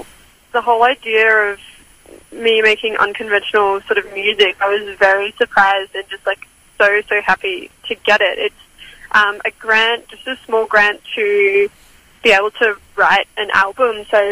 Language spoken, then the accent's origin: English; Brisbane, Queensland, Australia; now in Sydney, Australia; because I'm from Brisbane originally, and I feel like I've been very well accepted into the Sydney music industry and community.